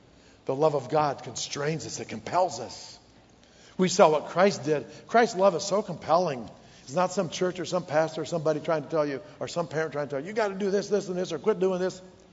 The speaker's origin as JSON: {"language": "English", "region": "Illinois", "country": "United States", "tie": "born or raised there", "said": "I grew up in Illinois, the land of corn and swine, so I know about this stuff."}